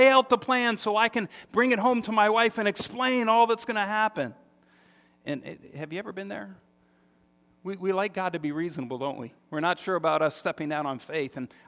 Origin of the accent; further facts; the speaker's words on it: United States; You know, I'm from New York, New Jersey. We can handle that stuff.